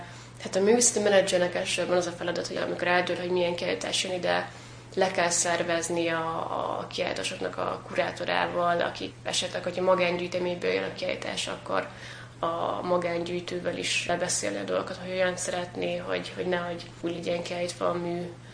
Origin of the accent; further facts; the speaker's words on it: Eger, Heves, Hungary; én EGRI vagyok, és nagyjából tényleg ismerem az embereket